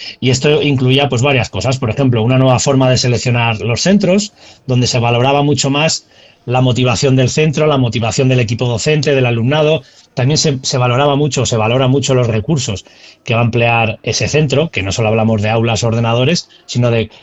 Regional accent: Arganda del Rey, Community of Madrid, Spain; el primer crimen de odio en Arganda del Rey, que es mi pueblo

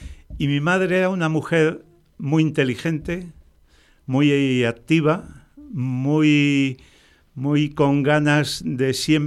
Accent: Villa de Don Fadrique, Castilla-La Mancha, Spain; born there; nací hace ya muchísimos años, en el 1948, en un pueblo de La Mancha Toledana, un pueblo que en aquellos tiempos le llamaban la Pequeña Rusia, durante mucho tiempo se la llamaba así, pero que su nombre auténtico es la Villa de Don Fadrique.

